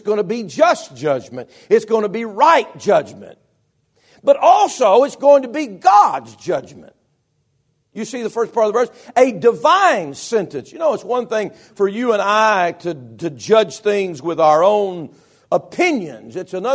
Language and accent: English; United States; When I think of a sentence as just an American, I think of a sentence.